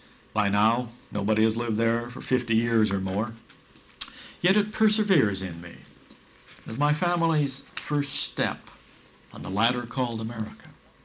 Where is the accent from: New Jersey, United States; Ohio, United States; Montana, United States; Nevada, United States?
Montana, United States; I come from a place. I originate as an American, from a place in a specific Montana and Western sense of the word.